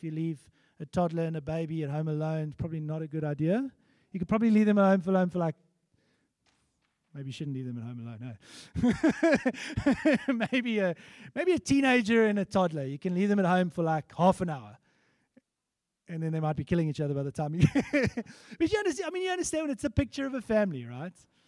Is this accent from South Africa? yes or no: yes; Eastern Cape, South Africa; They were the same age as me, but they were very Afrikaans. Very, like, and I'm an English boykie from the Eastern Cape.